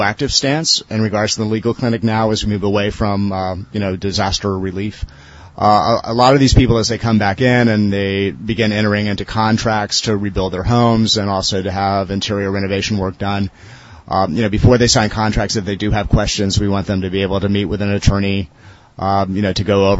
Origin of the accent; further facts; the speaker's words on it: Miami, Florida, United States; now in New Orleans, United States; Well, I'm from Miami, and Hurricane Katrina hit us in South Florida about 5 days before it hit here